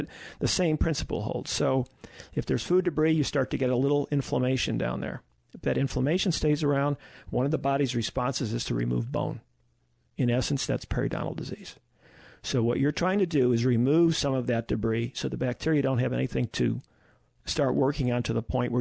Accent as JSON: {"language": "English", "town": "Chicago", "region": "Illinois", "country": "United States", "tie": "born or raised there", "said": "I had enough painful experiences when I was young growing up in Chicago."}